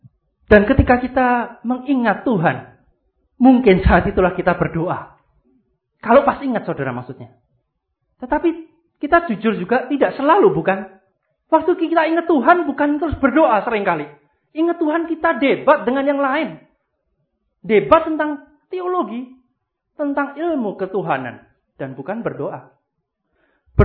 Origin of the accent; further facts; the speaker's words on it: Java, Indonesia; Tapi saya orang Jawa dan Cina.